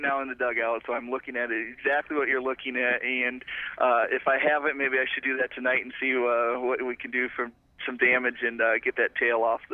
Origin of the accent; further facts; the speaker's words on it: Iowa, United States; Growing up in Iowa, you know, there's no for wrestling.